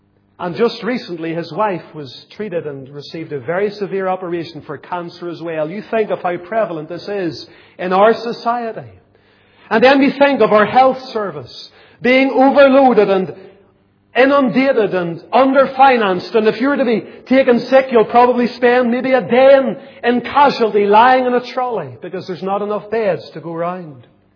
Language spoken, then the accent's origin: English; Lisburn, Northern Ireland, United Kingdom; I can think of the home that I was brought up in Lisburn.